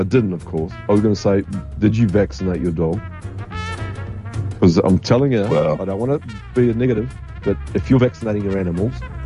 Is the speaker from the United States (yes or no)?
no; Munster, Ireland; I'm from Kerry, in Ireland.